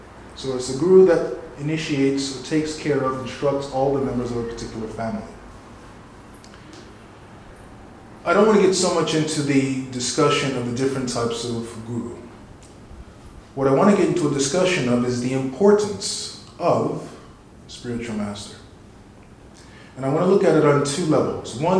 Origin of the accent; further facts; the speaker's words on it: India; I had the blessings and the good fortune of growing up in India